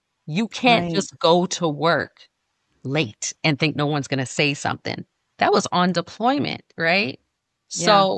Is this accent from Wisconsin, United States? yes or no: no; New York, United States; I grew up in New York.